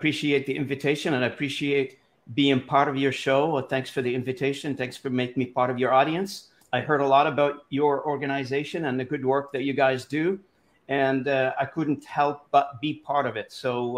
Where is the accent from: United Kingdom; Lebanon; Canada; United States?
Lebanon; I was born and raised in Lebanon. By the age of 5, the civil war started in Lebanon. And I lived through that until I was only in my early 20s.